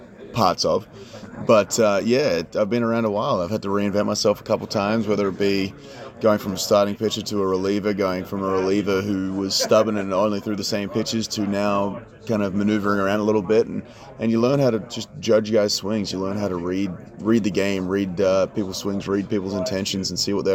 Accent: Australia; now in Chicago, United States; Yeah, so I'm originally from Australia.

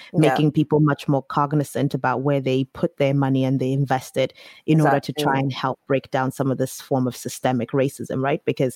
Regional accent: United Kingdom; We too, as Brits, proud, I don't know, or feel awkward.

